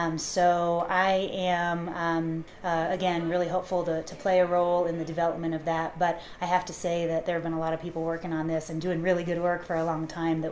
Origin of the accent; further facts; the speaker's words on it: Colorado, United States; I grew up in Colorado, and as a child, my family and I used to come to Lake City, and my husband and I moved here about 5 years ago.